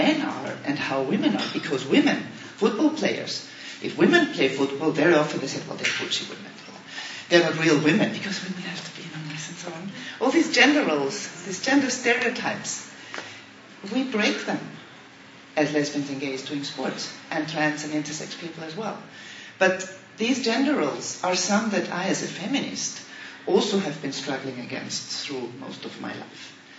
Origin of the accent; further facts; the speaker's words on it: Vienna, Austria; now in Brussels, Belgium; I'm from Vienna, from Austria, sorry, I should have said that before